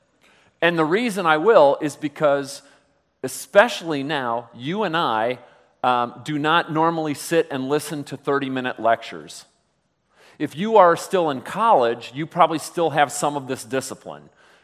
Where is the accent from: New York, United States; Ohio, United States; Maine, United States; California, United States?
Ohio, United States; Cuyahoga Falls; I grew up in Cuyahoga Falls, still live there today. Born in the 60s, mid-60s, Cuyahoga Falls was often labeled Caucasian Falls because it was a predominantly, and still is, a very predominantly white community.